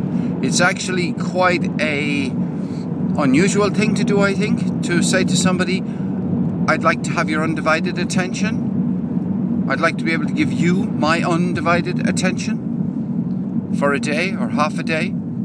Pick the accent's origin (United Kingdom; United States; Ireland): Ireland; Limerick, Munster; born there; now in Cork, Ireland; I'm on the road to Limerick from Cork. I live in Cork. I was born in Limerick. So today is a homecoming.